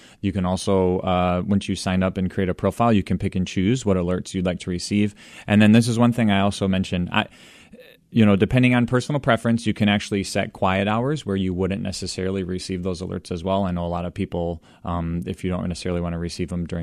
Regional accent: Michigan, United States; You know, I've lived in Michigan. I'm from the West Michigan area. I've been here all my life.

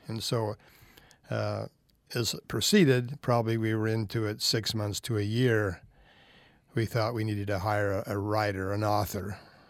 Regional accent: Hyrum, Utah, United States; Well, I grew up in Hiram.

